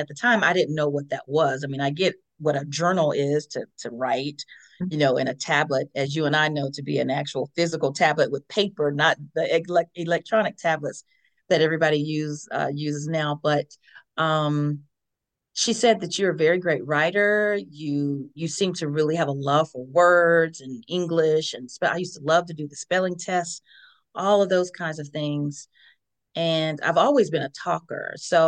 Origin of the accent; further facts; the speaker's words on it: Eatonton, Georgia, United States; I am from the booming metropolis of Eatonton, Georgia, Putnam County.